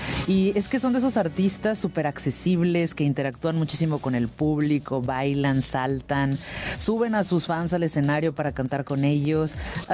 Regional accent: Mexico; somos de mexicanos, somos mucho de sentir, muy empáticos, muy pasionales, muy, muy apasionados

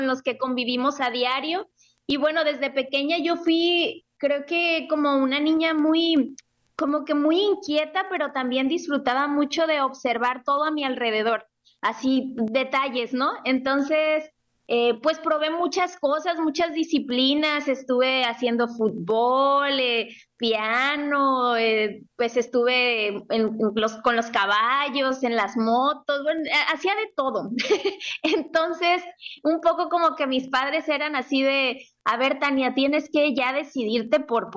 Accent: Los Cabos, Baja California Sur, Mexico; Yo soy de aquí, de Los Cabos

